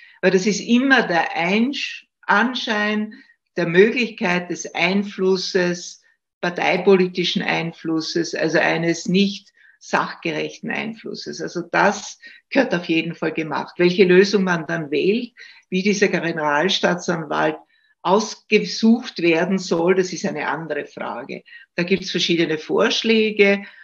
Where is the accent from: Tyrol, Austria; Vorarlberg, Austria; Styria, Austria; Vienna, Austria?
Styria, Austria; Ich komme aus der Steiermark, ich lebe ja in Graz und habe auch in Graz studiert.